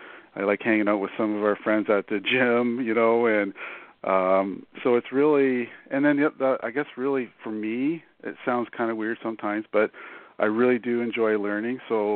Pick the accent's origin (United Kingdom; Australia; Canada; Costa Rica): Canada; now in United States; I wanted to stay in the States because originally I am from Canada, and I like to be around water.